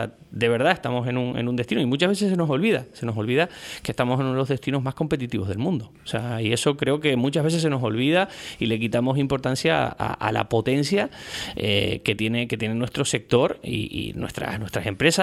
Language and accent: Spanish; Puerto de la Cruz, Canary Islands, Spain; yo soy de aquí, del Puerto de la Cruz, mi familia son de aquí, digamos que conozco muy bien la idiosincrasia de la ciudad o del norte de la isla, y ahora llevo muchísimos años vinculado también profesionalmente a la Orotava